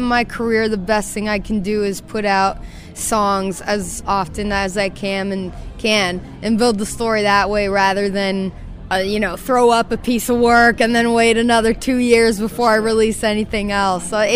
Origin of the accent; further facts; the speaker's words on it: Dallas, Texas, United States; I'm from Dallas, Texas.